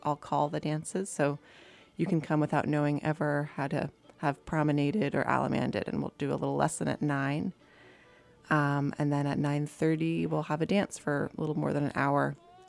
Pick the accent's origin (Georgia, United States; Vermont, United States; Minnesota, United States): Vermont, United States; Shrewsbury; now in North Carolina, United States; I grew up in a small town called Shrewsbury in Vermont. My parents are from the South, but they moved to Vermont before they had kids.